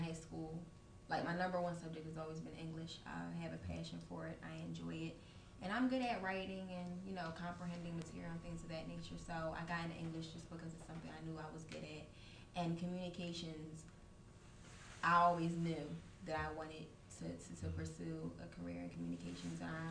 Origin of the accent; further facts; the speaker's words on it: Philadelphia, Pennsylvania, United States; I'm from, well, I was born and raised initially in Germantown, and now I live in West Philly.